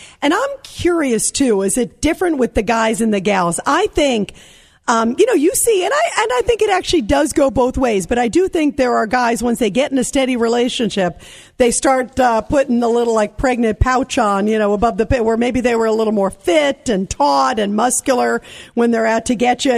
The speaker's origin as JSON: {"language": "English", "region": "New York", "country": "United States", "said": "See, thank God I'm a New Yorker."}